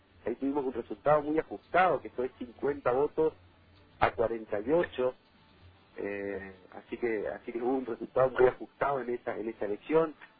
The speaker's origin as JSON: {"language": "Spanish", "town": "Alem", "region": "Misiones", "country": "Argentina", "said": "yo como presidente del partido que soy de Alem"}